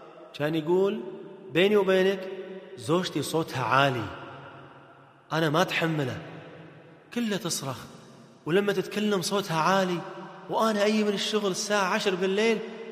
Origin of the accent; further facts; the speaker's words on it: Kuwait; عندنا في الكويت في واحدة من الزوجات